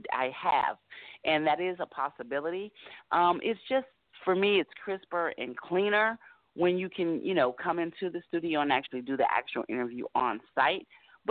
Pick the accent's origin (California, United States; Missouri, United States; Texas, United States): California, United States; Anaheim; I'm originally from Anaheim, California.